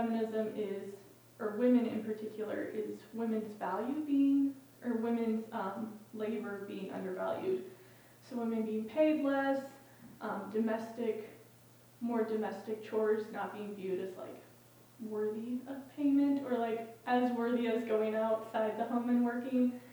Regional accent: Midwest, United States; when settlers were moving west, I'm from the Midwest

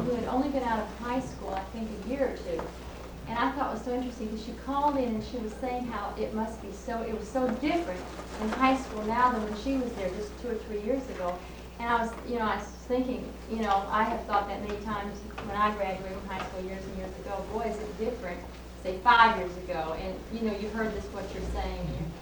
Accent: the South, United States; We're from the South, and we thought just the South were having monumental problems

